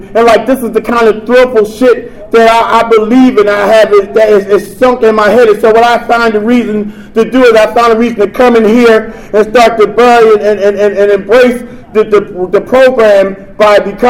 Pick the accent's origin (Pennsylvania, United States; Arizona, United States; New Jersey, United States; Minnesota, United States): New Jersey, United States; Camden; now in Washington, United States; I know we in D.C., but I'm from Camden. New Jersey, that is.